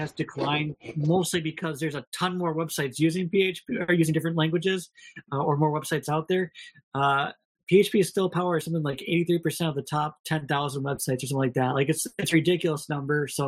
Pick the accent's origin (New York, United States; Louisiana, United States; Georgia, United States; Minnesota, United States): Minnesota, United States; accent: Minnesota; moved away; I'm from Minnesota. I'm now in California, but I have a terrible Minnesota accent.